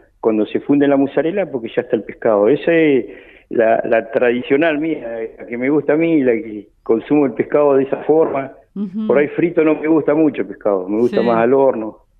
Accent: San Antonio, Río Negro, Argentina; somos nacidos y criados acá en San Antonio, somos una familia de pioneros de San Antonio, mis abuelos, mis padres. No, somos de la pesca, un poco de la familia ferroviaria

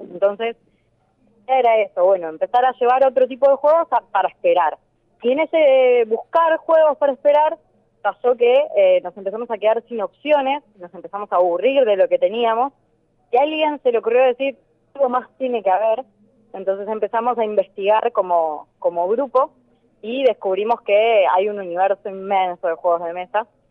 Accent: Buenos Aires, Argentina; moved away; hace 2 años y medio salimos de Buenos Aires, que es de donde somos originalmente

